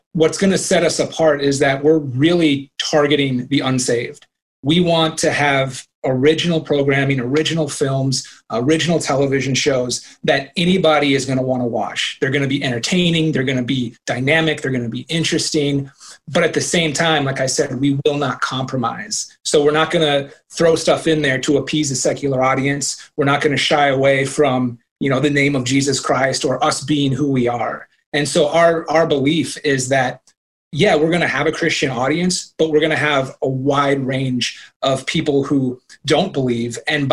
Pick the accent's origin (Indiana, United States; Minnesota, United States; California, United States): Minnesota, United States; I grew up in the church, Lutheran church. I'm from Minnesota, so Lutheran church is very predominant up here, you know, in Minnesota and Midwest.